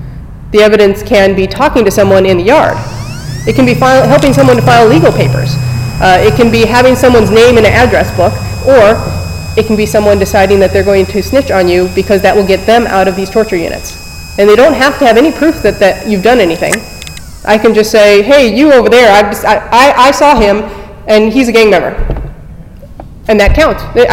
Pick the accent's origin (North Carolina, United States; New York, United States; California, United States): California, United States; Salinas; I said, Salinas, California. It was then that I was classified as a Northern Hispanic.